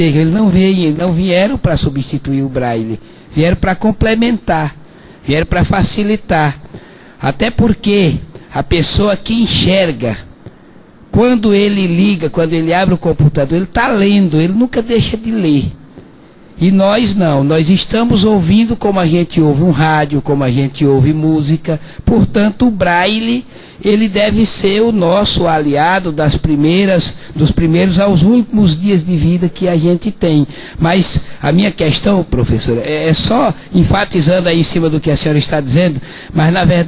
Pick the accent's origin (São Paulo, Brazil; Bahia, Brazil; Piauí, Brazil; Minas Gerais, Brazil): Piauí, Brazil; Teresina; Eu sou aqui de Teresina e sou cego desde os 5 anos de idade.